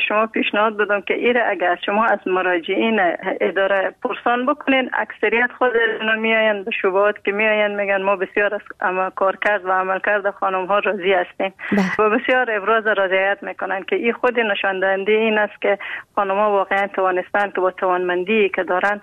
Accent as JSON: {"language": "Persian", "country": "Afghanistan", "said": "ما افغان هستیم"}